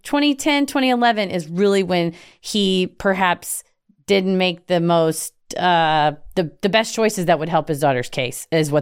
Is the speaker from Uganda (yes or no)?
no; the South, United States; I feel like maybe it's because we're from the South, and then and my mind goes to the horrible history of lynching in the South.